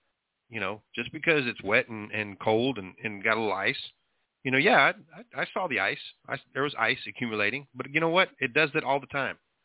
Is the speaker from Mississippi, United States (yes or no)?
no; Texas, United States; Where are you from? I'm from Texas. Damn right I am.